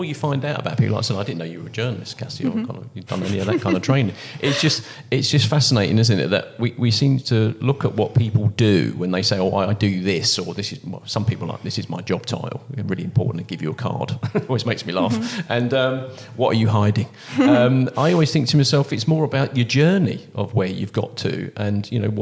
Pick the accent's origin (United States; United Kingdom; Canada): United Kingdom; London; and I'm from London and there's nothing that we did at school.